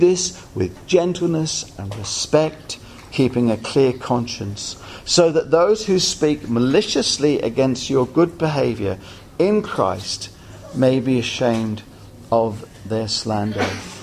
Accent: England, United Kingdom; now in Australia; And I'm English, and I'm just not into this AFL obsession

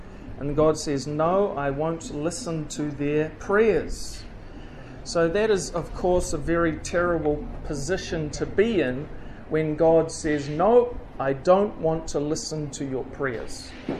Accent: New Zealand; Doesn't matter which nation you're from. I'm from New Zealand.

